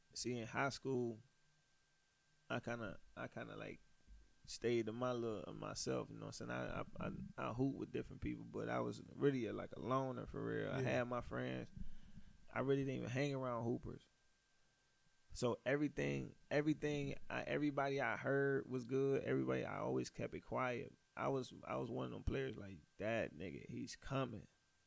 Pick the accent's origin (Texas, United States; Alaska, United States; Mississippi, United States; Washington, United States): Mississippi, United States; Hopewell; also born or lived in Meridian; Yeah, we grew up in Meridian. Well, we was born in Meridian. The cab, it's like borderline. But we was raised in the country though, like this little town called Hopewell